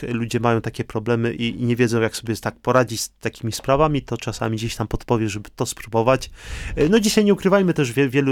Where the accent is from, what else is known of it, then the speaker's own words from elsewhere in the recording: Nysa, Opole Voivodeship, Poland; Ja pochodzę z Nysy, tam ciągle moi rodzice mieszkają, rodzeństwo